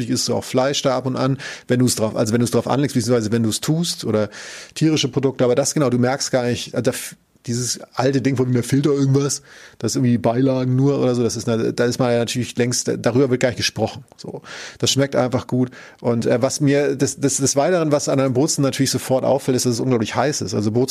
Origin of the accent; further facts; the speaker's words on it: Northern Germany, Germany; ich kann ja da, wo ich herkomme, kann ich ja sehr weit gucken. Ich kann in Südtirol auch weit gucken, nur da kommt dann ja irgendwas sowas, ne, wie so ein Berg oder so. Das haben wir ja alles nicht im Norden